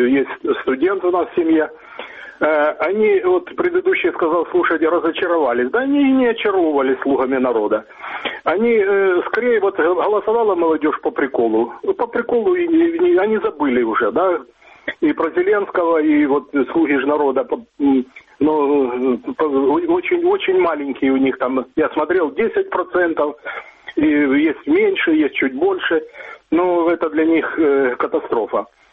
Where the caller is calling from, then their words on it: Dnipro, Dnipropetrovsk Oblast, Ukraine; я звоню из города Днепр.